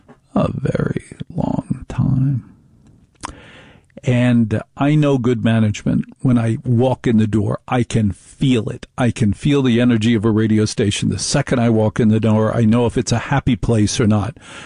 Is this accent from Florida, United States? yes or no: no; New Jersey, United States; I'm from Jersey. I get it.